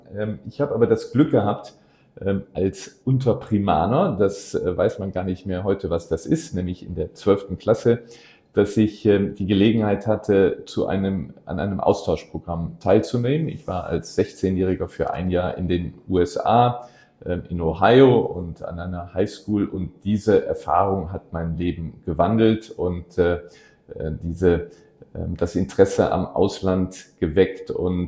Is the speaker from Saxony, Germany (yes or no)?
no; Neuss, North Rhine-Westphalia, Germany; Ich komme aus dem Rheinland, bin gebürtiger Neusser, liebe meine Heimatstadt